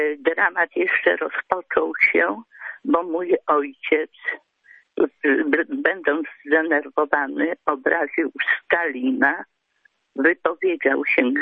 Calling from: Lubusz Voivodeship, Poland; also born or lived in Siberia, Russia; Jestem rodowitą sybiraczką. Urodziłam się w 1943 roku na Syberii.

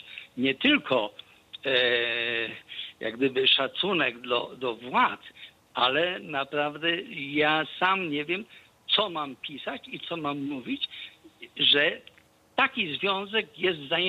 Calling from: Bavaria, Germany; jestem z Bawarii.

